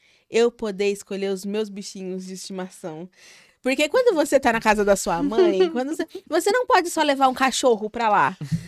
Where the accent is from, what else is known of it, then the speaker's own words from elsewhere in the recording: São Paulo, Brazil; A gente é da Zona Leste de São Paulo, viu, exatamente, gente?